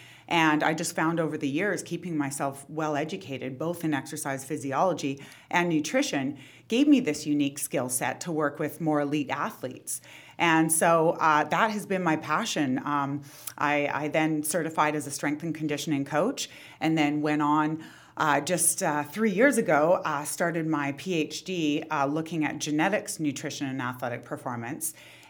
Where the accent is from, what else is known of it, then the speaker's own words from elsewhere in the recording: Vancouver, British Columbia, Canada; now in Toronto, Canada; I'm from Vancouver, born and raised, but I now reside in Toronto the past 8 years. So I do miss the West Coast.